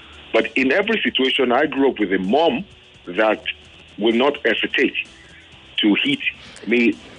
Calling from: Ikorodu, Lagos, Nigeria; I'm calling from Ikorodu.

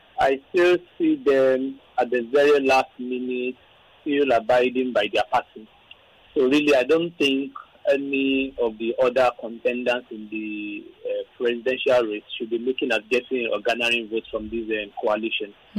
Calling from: Ikeja, Lagos, Nigeria; I'm calling from Ikeja.

